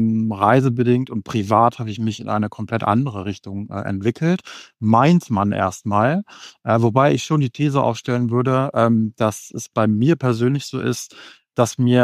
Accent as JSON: {"language": "German", "country": "Germany", "said": "weil wir als Deutsche, sage ich mal, eher ein sehr sicherheitsbewusstes, ein sehr planerisches Mindset haben"}